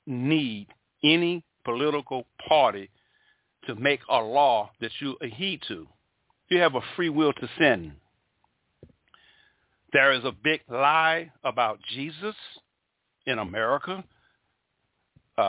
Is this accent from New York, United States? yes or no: no; Mobile, Alabama, United States; I'm 61 years old. In 1983, in my hometown of Mobile, Alabama, that was the last hanging of a black man.